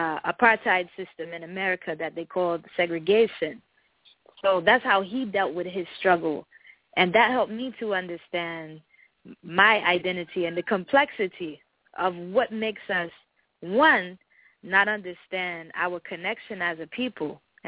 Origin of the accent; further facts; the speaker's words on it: New York, United States; I'm originally from New York, and I'm also, I guess you could call it, mixed race.